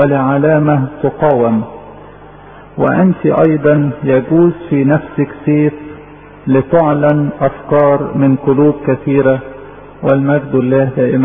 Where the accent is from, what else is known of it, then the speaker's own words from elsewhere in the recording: Egypt; وبالاكثر بالنسبه لنا احنا يا مصريين